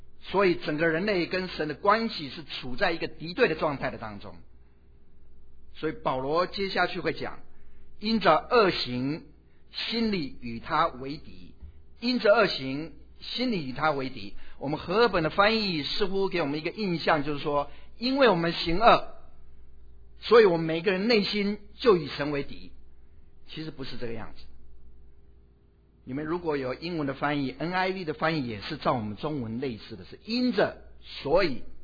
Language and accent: Chinese; Taiwan; first language Taiwanese Hokkien; moved away; 很想了解台湾。离开24年，真的很多很多事情都不知道，甚至他们讲的一些的话语我都不懂。不要讲说台语，我的母语